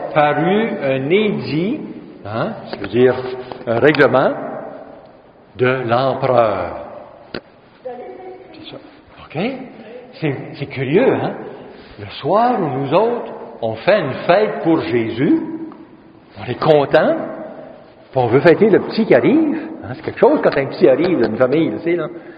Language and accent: French; Ontario, Canada; D'ici au Québec, moi je viens de l'Ontario.